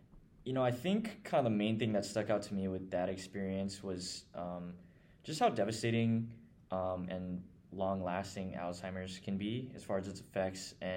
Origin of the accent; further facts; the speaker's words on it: Manoa, Hawaii, United States; I grew up in Manoa and went to Manoa School for most of middle school and high school.